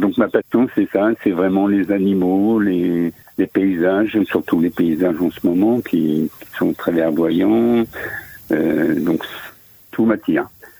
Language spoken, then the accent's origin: French; Beauvais, Hauts-de-France, France; now in Saint-Pierre-des-Nids, France; Je viens de la région de l'Oise, de Beauvais.